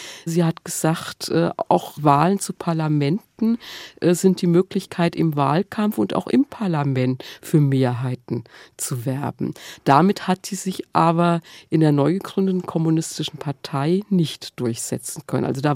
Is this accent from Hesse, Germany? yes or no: yes; Fulda, Hesse, Germany; wo ich herkomme, aus Fulda, also eine bis heute sehr katholische Gegend.